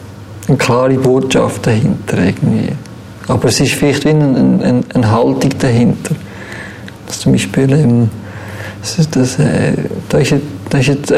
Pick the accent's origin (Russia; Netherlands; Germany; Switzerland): Switzerland; obwohl ich eigentlich als Schweizer eigentlich das gar nicht richtig nachfühlen kann.